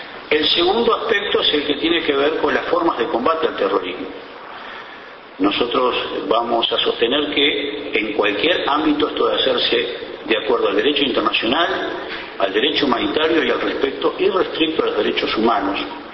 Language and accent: Spanish; Uruguay; quienes debemos hacer la primera propuesta de agenda somos nosotros, los uruguayos